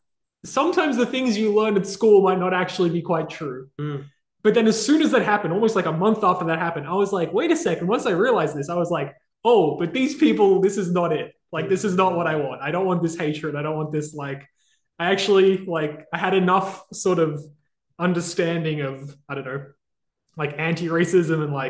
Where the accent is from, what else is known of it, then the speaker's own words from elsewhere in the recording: Sydney, New South Wales, Australia; I grew up in Sydney, been living in Sydney a long time.